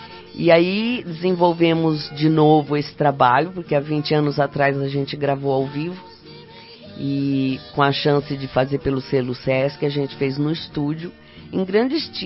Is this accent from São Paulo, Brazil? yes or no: no; Mato Grosso do Sul, Brazil; Lá da minha terra do Mato Grosso do Sul.